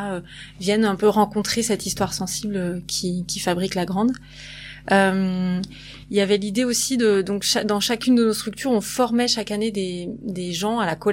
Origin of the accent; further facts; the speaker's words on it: Brittany, France; Enfin, je suis bretonne aussi.